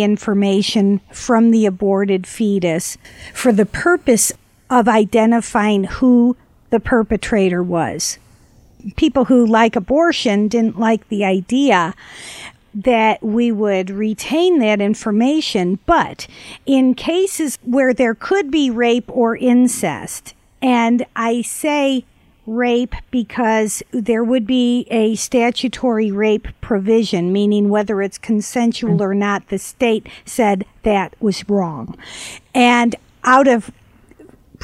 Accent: Missouri, United States; I know you're from California, where you have people way to the left end of the spectrum, but I'm from Missouri, where the majority of the people are pro-life.

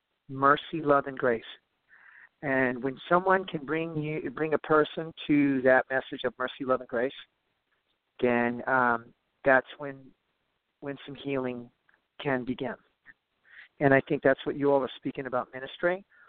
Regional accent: Midwest, United States; I'm from the Midwest.

